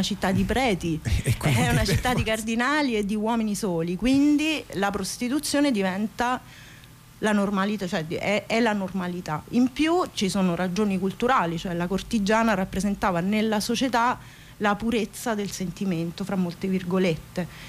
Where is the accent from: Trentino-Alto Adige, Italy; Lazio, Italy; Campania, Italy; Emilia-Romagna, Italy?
Lazio, Italy; Rome; non dimentico mai, da romana, per esempio, le condizioni di vita del popolo romano in quel momento.